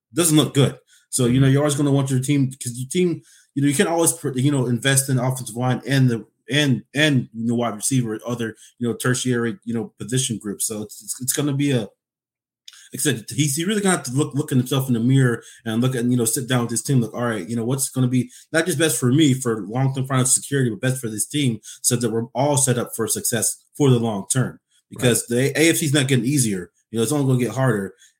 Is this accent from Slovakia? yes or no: no; Alaska, United States; I usually say 907. That's because I'm from Alaska